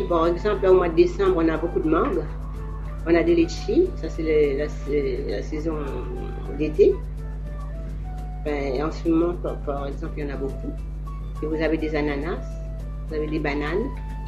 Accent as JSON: {"language": "French", "country": "Mauritius", "said": "moi, je viens de l'île Maurice."}